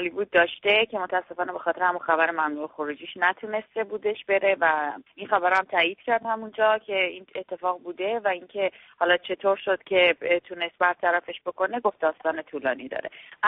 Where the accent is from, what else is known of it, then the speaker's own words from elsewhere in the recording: Iran; در وهله اول به عنوان یک ایرانی و در وهله دوم به عنوان یک زن ایرانی